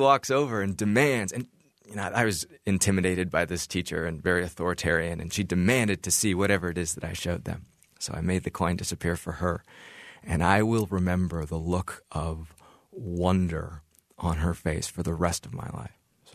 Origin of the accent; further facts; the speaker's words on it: Ames, Iowa, United States; One of the advantages I had growing up in Ames, Iowa, is that I was literally the only act in town.